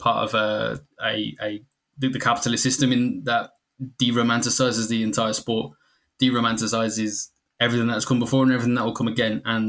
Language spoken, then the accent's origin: English; Birmingham, West Midlands, United Kingdom; So I'm from Birmingham. Lived most of my life in Birmingham. When I was a kid, I'm not that old. I'm 31.